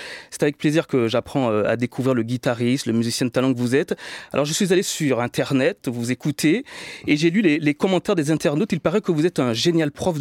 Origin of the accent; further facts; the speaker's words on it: French Guiana; Je suis né en Guyane, j'ai grandi en Guyane, j'ai fait ma scolarité en Guyane. Une partie, en tout cas, je me sens pleinement guyanais. Mais je suis aussi résolument haïtien.